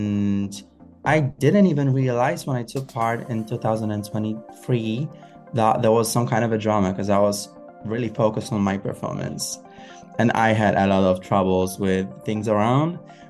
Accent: Poland; I'm from Poland

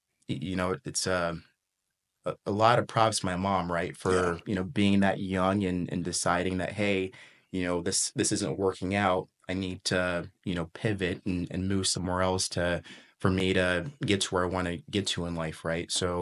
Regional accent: Zimbabwe; So I grew up speaking in English. The secondary language is Shona.

